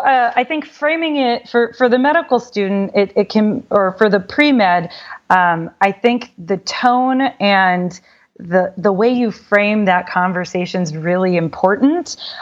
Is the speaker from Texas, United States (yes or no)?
yes; Dallas, Texas, United States; now in Miami, United States; I moved to Miami, knowing nobody. I didn't have a network there. We went to school in Boston. I'm from Dallas originally.